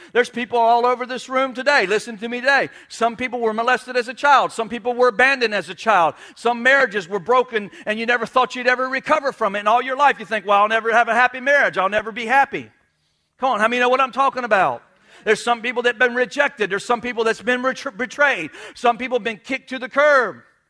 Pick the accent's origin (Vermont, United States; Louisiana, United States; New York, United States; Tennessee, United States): New York, United States; I'm a Yankee. I'm a rebel. I'm from New York. I'm from New York.